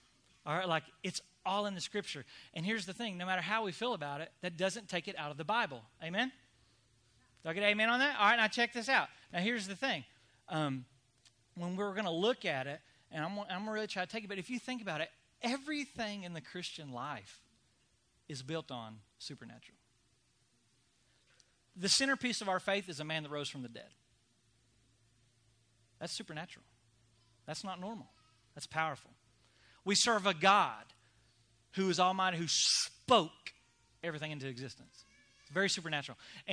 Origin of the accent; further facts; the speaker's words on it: the South, United States; hey, I was raised Baptist in the South. I love Baptist in the South.